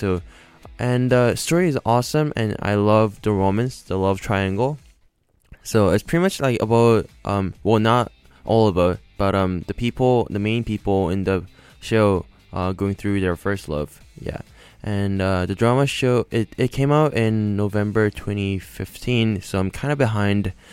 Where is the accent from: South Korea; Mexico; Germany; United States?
South Korea; Seoul; the story is taking place in Seoul, my hometown, and in 1988. So it's like watching how my parents' generation used to live back then. So I was born in 1984, by the way.